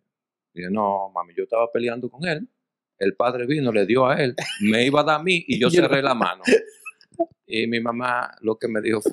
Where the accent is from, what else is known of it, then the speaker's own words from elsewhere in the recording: Dominican Republic; Yo me crié en Don Bosco.